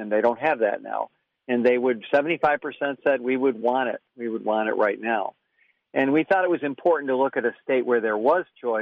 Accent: New York, United States; In some states, like my home state of New York, the legislature has had little to nothing to do with it.

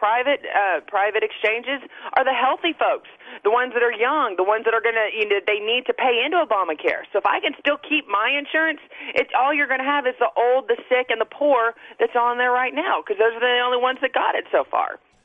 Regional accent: Southern United States, United States; now in New Jersey, United States; I'm from the South. We go, you know, here in New Jersey, you remember names.

